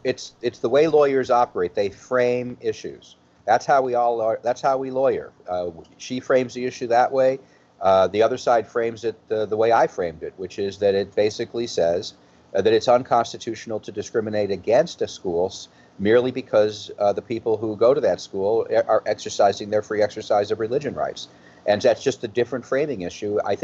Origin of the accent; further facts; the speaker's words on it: Calumet City, Illinois, United States; I was a Jewish kid growing up in Calumet City, Illinois, and I went to the local local grade school